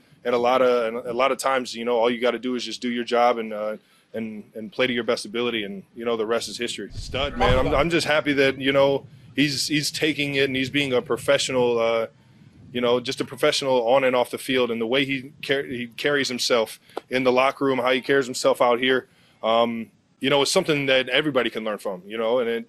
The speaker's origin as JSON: {"language": "English", "town": "Cleveland", "region": "Ohio", "country": "United States", "tie": "born or raised there", "lives_now": "Kansas City, United States", "said": "which helps out in the inner city youth out here in Kansas City and up in Cleveland in my hometown."}